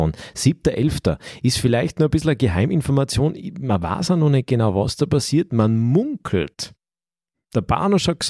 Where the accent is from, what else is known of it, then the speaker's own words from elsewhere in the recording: Salzburg, Austria; Man weiß es ja als Salzburger